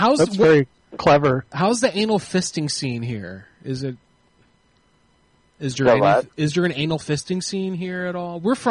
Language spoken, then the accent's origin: English; California, United States; We're married. We're from California. We're here working on the oil fields.